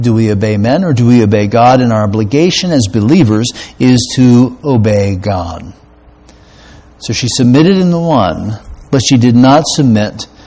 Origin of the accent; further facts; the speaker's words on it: United States; In growing up in America, for the most part, none of us had too much oppression for being Christians.